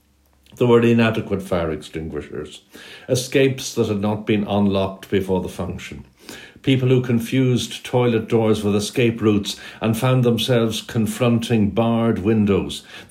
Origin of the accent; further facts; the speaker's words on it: Dublin, Leinster, Ireland; When I was growing up in Dublin